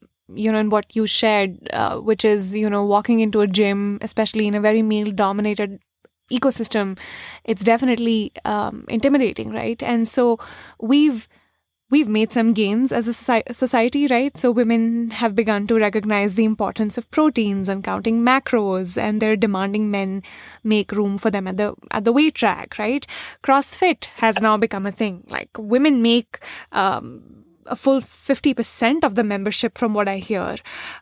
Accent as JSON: {"language": "English", "town": "New Delhi", "region": "Delhi", "country": "India", "tie": "born or raised there", "said": "My dad is from Aligarh. My mom is from Kashmir. I was raised in New Delhi and all that stuff."}